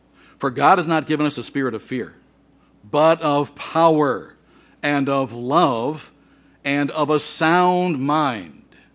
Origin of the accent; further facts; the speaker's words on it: Detroit, Michigan, United States; I'm from Detroit. Maybe you go to Detroit for wilderness time.